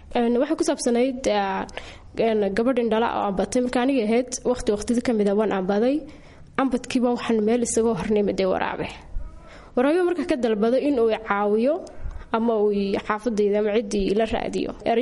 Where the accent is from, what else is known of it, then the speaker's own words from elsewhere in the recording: Mudug, Somalia; now in Hargeisa, Somalia; waxaan ku dhashay gobolka Mudug degmada Tawfiiq Leera, halkaas aan ku soo barbaaray. Waqtigay inta badanna halka ayaan ku soo qaatay. Waxay ii xigtay magaalada Hargeysa oo 2009kii aan u imiday waxbarasho